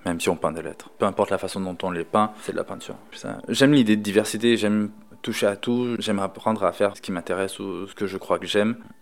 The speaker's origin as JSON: {"language": "French", "country": "Guadeloupe", "tie": "born there", "said": "je suis né en Guadeloupe."}